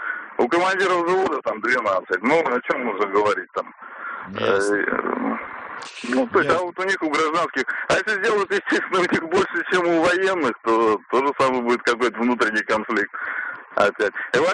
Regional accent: Moscow, Russia; я из Москвы.

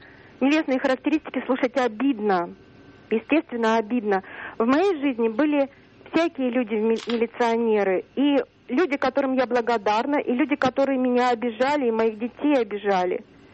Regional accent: Omsk, Omsk Oblast, Russia; Я из Омска.

